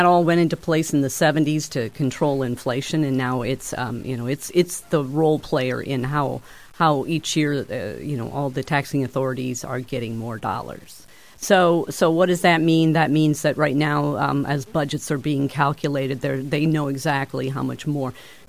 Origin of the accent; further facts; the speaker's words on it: Pleasant Valley, Iowa, United States; I'm a lifelong Scott County resident. I grew up in Pleasant Valley where my parents farmed onions and raised there.